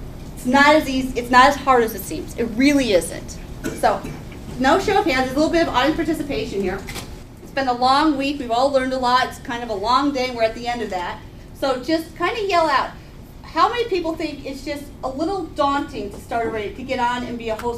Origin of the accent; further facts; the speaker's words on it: Lake Geneva, Wisconsin, United States; I'm from Lake Geneva. I'm in Paul Ryan's area. We're really kind of red. It's the area where if you're a Democrat or liberal, you have your secret handshake so you all know each other.